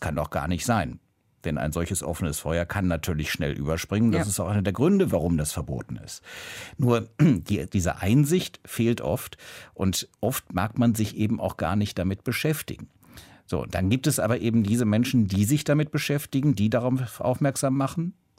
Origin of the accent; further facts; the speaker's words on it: Cologne, North Rhine-Westphalia, Germany; Also ich komme beispielsweise aus Köln, von wo aus ich ja jetzt im Deutschlandfunk hier auch zugeschaltet bin, aus dem Studio in Köln.